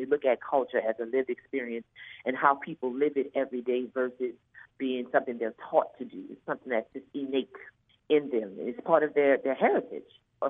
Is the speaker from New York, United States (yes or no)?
no; New Orleans, Louisiana, United States; So I thought about second line, growing up in New Orleans. You know, we grow up and we do it every day.